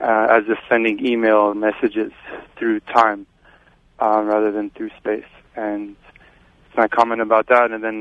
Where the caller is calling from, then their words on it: San Francisco, California, United States; I'm calling from San Francisco.